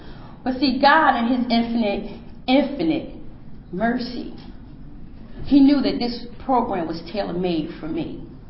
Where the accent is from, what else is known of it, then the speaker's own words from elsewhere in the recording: Newark, New Jersey, United States; now in Woodbridge, United States; I live in Woodbridge, Virginia. Little itty bitty small town. I migrated there by way of Newark, New Jersey. That's my home. That's where I come from.